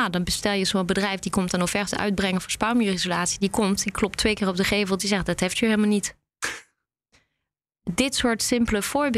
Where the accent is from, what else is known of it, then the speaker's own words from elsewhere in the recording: France; Dutch is a second language; En ik kom zelf uit Frankrijk. En dat horen jullie natuurlijk.